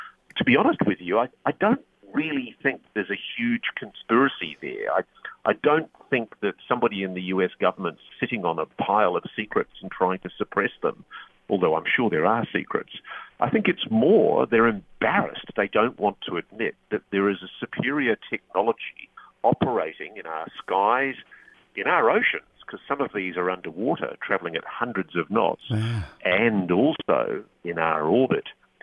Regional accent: Australia; there was a lot of goodwill towards me as an Australian journalist

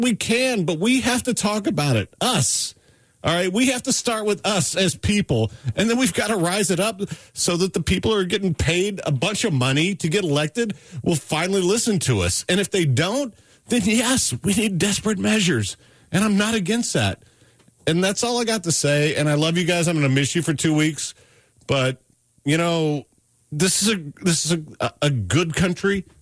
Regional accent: United States; It's not going to happen because I'm an American. I love this country

